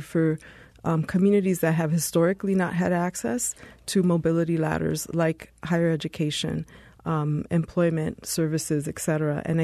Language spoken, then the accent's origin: English; New York City, New York, United States; now in New Mexico, United States; So I think of my own experience growing up in New York City. I've been in New Mexico for 17 years, and I grew up in poverty. I grew up in public housing.